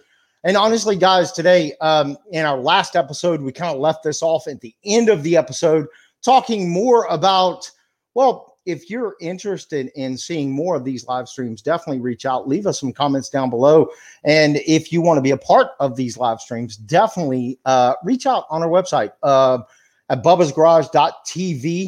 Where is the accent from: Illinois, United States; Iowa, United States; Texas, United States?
Texas, United States; I was born and raised here in Texas, and Texas, there's a lot of pride in the shaking of the hands thing, right?